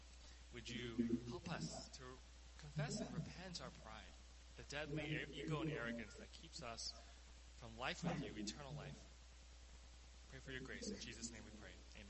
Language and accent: English; Seattle, Washington, United States; So I flew across the country. I grew up in Seattle. I flew to upstate New York, in the blizzard of Rochester, New York, in February